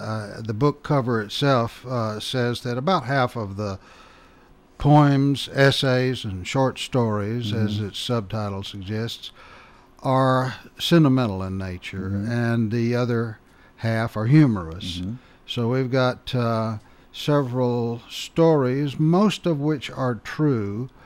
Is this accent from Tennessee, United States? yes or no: yes; Nashville, Tennessee, United States; also born or lived in Mount Pleasant; I was born in or near Mount Pleasant, Tennessee, and lived until I was eight there, and then moved to Nashville and went to high school at Antioch High School, graduated there in 61